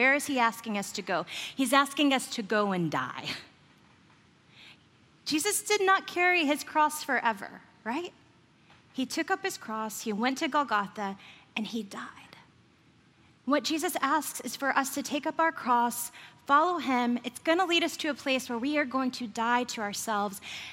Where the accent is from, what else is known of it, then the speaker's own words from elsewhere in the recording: Texas, United States; So for me, growing up in East Texas, the forest is a sacred place.